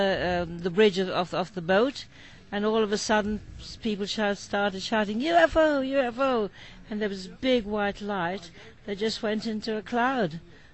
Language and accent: English; Boyle, County Roscommon, Ireland; a couple were travelling along the road just outside of Boyle, which is my hometown.